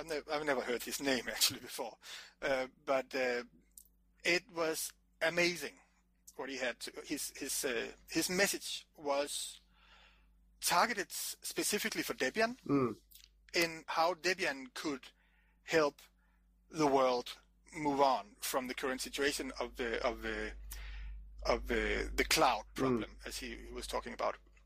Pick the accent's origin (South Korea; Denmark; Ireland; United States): Denmark; I'm from Denmark.